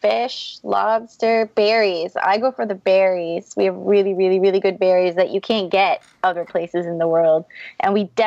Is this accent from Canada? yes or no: yes; Newfoundland and Labrador, Canada; And I'm not even Canadian. I'm from Newfoundland.